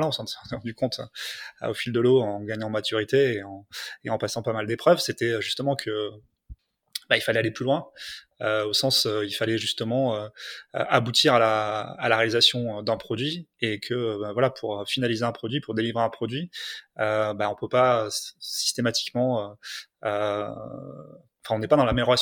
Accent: Toulouse, Occitanie, France; Moi je viens de Toulouse, donc assez naturellement finalement quand je suis revenu sur Toulouse

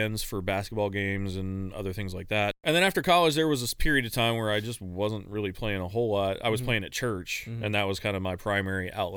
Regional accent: Maine, United States; So I grew up in Maine, as I mentioned before. And we grew up in a super small, like, area of Maine. We grew up in northern Maine

